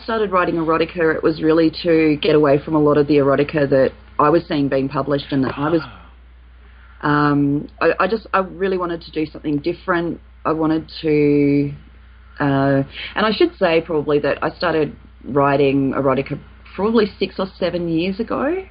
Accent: Australia; now in United States; being Australian and spending a lot of time talking to Americans in particular about sex, I just see some huge differences in the way that our cultures express themselves, and there's a lot of freedoms that we have in Australia that you guys just don't have here

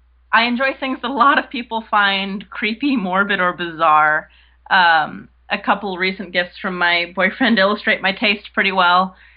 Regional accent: Los Angeles, California, United States; also born or lived in Santa Cruz; now in Portland, United States; Well, I was actually born in Hollywood, California.

